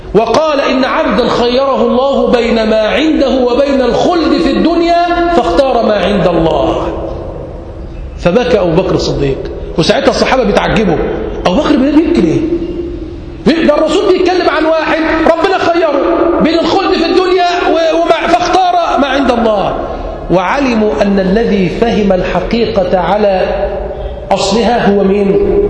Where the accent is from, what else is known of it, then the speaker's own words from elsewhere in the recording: Egypt; هنا عندنا في مصر